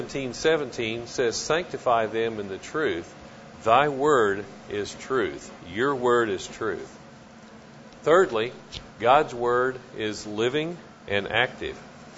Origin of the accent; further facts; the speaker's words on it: Oklahoma City, Oklahoma, United States; I'm from Oklahoma City, and I am glad to be here.